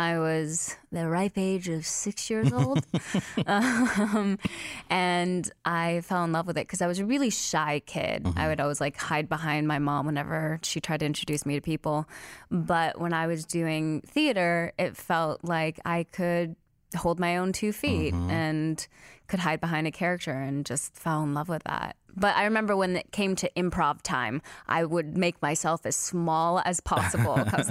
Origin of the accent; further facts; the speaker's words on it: California, United States; also born or lived in Salinas, United States; I was born in Salinas, California. Mm-hmm. I moved around a ton growing up, so I didn't stay in any place too long, mm-hmm. but always California.